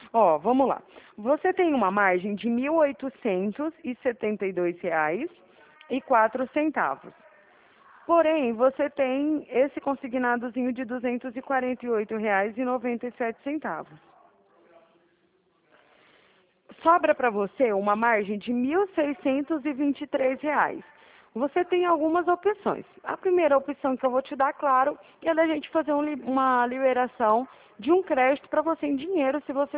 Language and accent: Portuguese; Araraquara, São Paulo, Brazil; Eu sou de Araraquara.